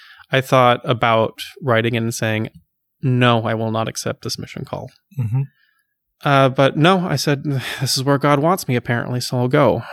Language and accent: English; Seattle, Washington, United States; also born or lived in Pennsylvania; I grew up as a kid in Pennsylvania, and then for the rest of it in the Seattle area.